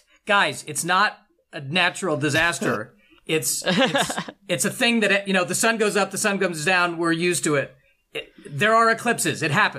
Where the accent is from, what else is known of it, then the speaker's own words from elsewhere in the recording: Colorado, United States; now in Phoenix, United States; I'm from Colorado. I never want to go back because of the cold.